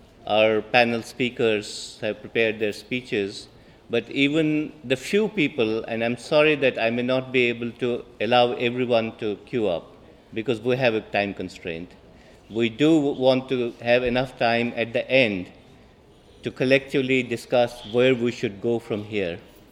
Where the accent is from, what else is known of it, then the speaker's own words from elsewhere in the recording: India; I am from India.